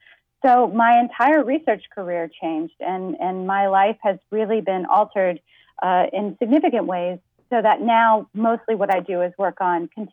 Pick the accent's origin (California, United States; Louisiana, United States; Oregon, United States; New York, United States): Louisiana, United States; It certainly did come from growing up in Louisiana.